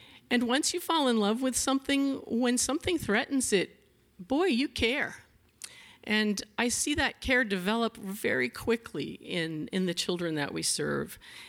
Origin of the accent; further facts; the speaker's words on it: New England, United States; many people who live here have come from somewhere else. I came from New England.